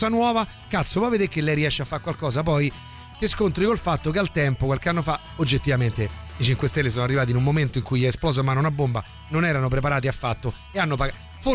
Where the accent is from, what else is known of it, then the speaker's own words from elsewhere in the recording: Rome, Lazio, Italy; io sono romano, per cui sì, noi siamo romani